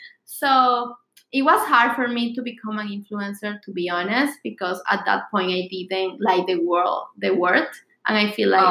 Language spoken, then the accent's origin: English; Venezuela; now in New York, United States; Oh, come on, guys. I came from Venezuela, you know.